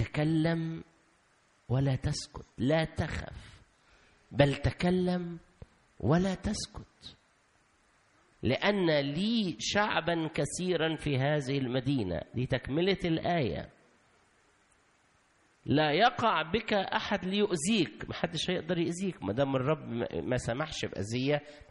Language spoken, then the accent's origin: Arabic; Egypt; تسألني عن مصر أقول لك كل حاجة عن مصر لأن أنا راجل مصر